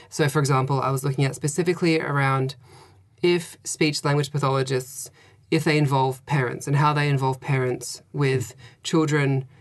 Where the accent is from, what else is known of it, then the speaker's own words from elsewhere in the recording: Australia; I'm Australian, so I'm from Australia. And so I have a background in speech pathology practice in Australia.